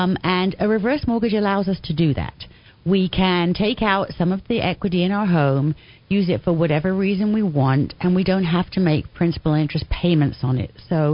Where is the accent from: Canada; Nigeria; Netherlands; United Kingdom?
United Kingdom; England; moved away as an adult; now in United States; I was born and raised in England, a little bit north of London, in a fairly rural area. At the age of 21, I came across to the States on vacation and ended up staying here. I lived in Santa Barbara.